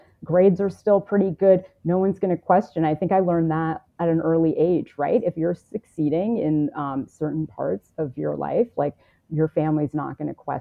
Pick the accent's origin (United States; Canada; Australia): Canada; I grew up in Canada, so the drinking age was like a little bit lower